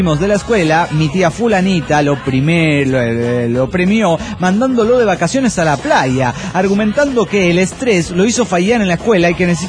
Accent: Puebla, Mexico; de Puebla, México.

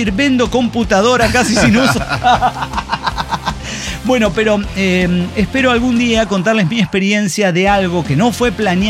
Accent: Mazatlán, Sinaloa, Mexico; nunca salí de Mazatlán, no sé cómo es afuera.

